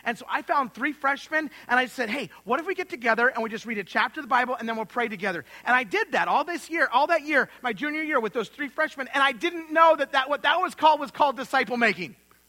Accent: Idaho, United States; we'd eat roast beef and mashed potatoes because we're from Idaho.

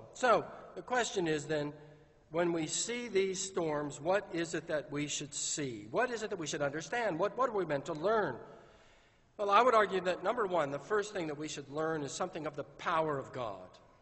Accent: California, United States; earthquakes were quite commonplace when I was growing up in California.

